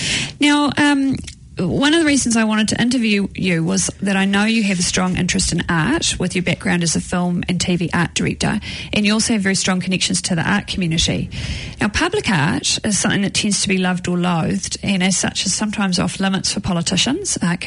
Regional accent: Kaipātiki, Auckland, New Zealand; I grew up in Kaipātiki and my mum still lives there.

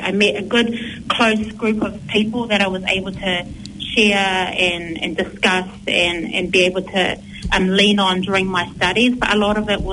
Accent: Auckland, New Zealand; I myself am of Tongan heritage, born in New Zealand to my parents who are … So I was born and bred in Glen Innes, Auckland.

